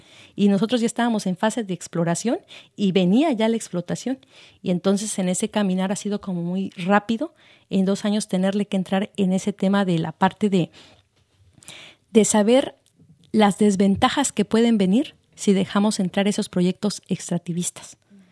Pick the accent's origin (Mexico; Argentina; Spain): Mexico; tenemos derecho a ser mexicanos, tenemos derecho a la vida como mexicanos